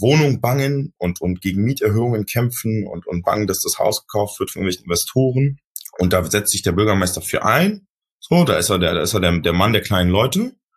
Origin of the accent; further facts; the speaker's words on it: Berlin, Germany; Ich bin ja in Neukölln groß geworden